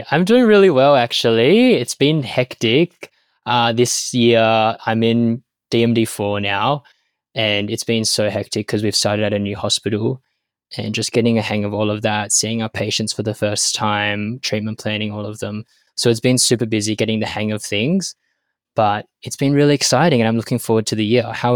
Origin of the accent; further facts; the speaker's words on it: Perth, Western Australia, Australia; also born or lived in Melbourne; now in Sydney, Australia; I grew up in Perth originally, and then I moved to Melbourne to do my undergraduate there at the University of Melbourne. And then I got into Sydney University. So I've been like all over the country, kind of.